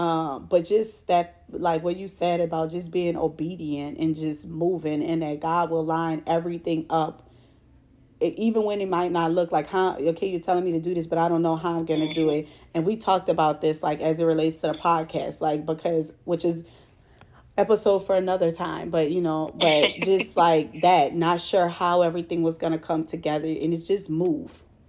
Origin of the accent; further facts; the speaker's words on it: New Orleans, Louisiana, United States; now in Houston, United States; I said I'm from New Orleans. Now the rest of them, they from wherever they from. But me, I'm from here.